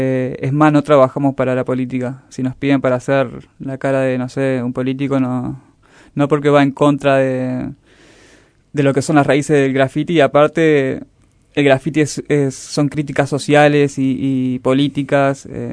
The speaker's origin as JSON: {"language": "Spanish", "region": "Salta", "country": "Argentina", "said": "Yo soy salteño, comencé allá haciendo"}